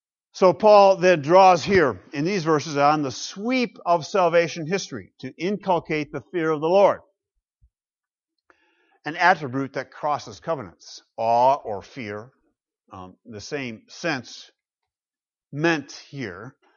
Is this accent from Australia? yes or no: no; Grand Rapids, Michigan, United States; Back in Grand Rapids, Michigan, my hometown. As kids, my brother and I were charged with keeping the driveway clear of snow for Dad so that he could get out and go to work.